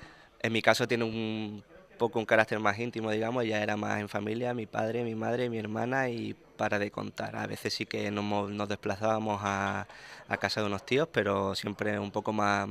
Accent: Málaga, Andalusia, Spain; Yo soy de Málaga, como te comenté antes

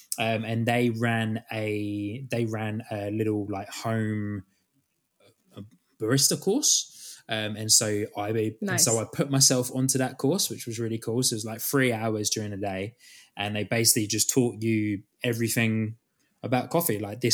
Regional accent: United Kingdom; now in New Zealand; I'm not originally from New Zealand. But yeah, so... Really? Yeah, I know, right? How crazy. Yeah, so originally from the UK

